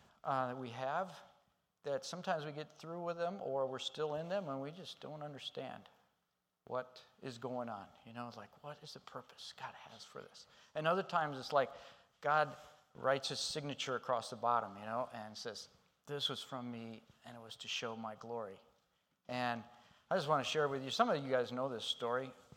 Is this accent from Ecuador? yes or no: yes; Ecuador; I grew up in Ecuador, in the jungles of the Amazon jungles of Ecuador